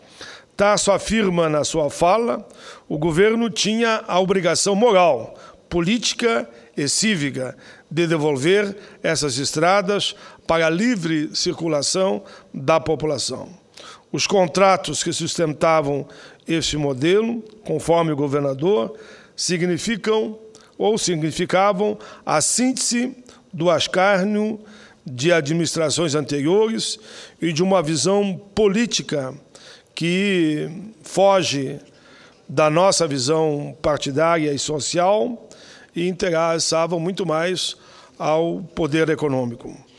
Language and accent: Portuguese; Rio Grande do Sul, Brazil; born there; na região onde eu nasci, que é na região da Serra, e ali onde liga Caxias a Farroupilha.